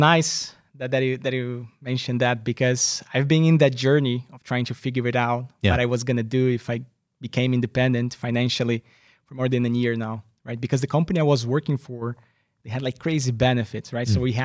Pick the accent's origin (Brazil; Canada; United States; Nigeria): Brazil; I was born in Brazil, I didn't tell anybody that yet, but I was born in Brazil and Brazilian.